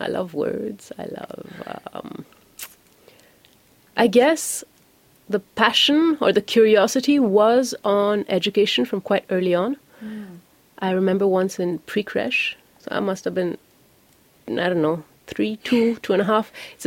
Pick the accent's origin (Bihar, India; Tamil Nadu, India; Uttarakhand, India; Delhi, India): Tamil Nadu, India; Auroville; growing up in Auroville, one sometimes gets opportunities pretty early on